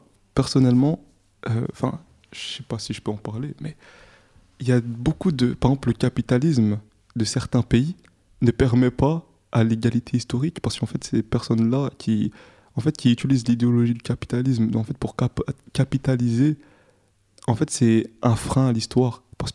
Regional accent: Rwanda; Moi, je suis rwandais

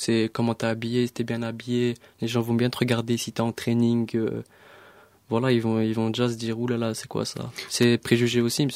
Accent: Etterbeek, Brussels, Belgium; Là où j'ai grandi, monsieur, c'était vraiment... C'était, comment dire, c'était pauvreté, monsieur.

